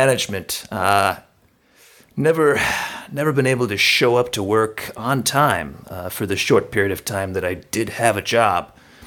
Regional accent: New York, United States; Well, I was born on Long Island in 1983 and grew up in a small town there

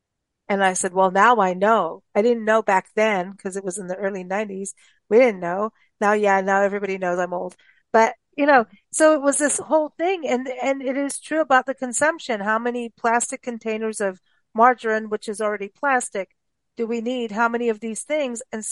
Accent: South Africa; also born or lived in Kenya; in Kenya and South Africa, and it was South Africa. I was in my more becoming an adult teenager kind of thing at that point.

